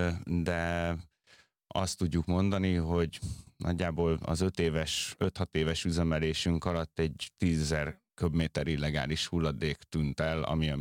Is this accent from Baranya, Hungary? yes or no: no; Budapest, Hungary; a belvárosban nőttem föl, 8. kerületben